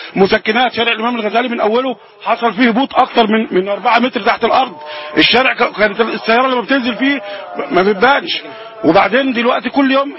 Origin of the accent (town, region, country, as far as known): Egypt